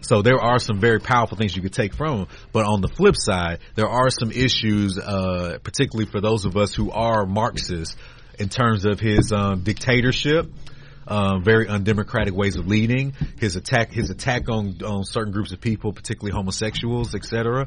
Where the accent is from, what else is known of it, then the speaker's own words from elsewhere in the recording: the South, United States; especially growing up in the Southern Christian South that I grew up in.